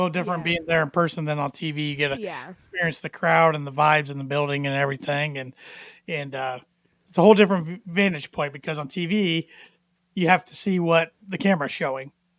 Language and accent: English; Indiana, United States; which we're all from Indiana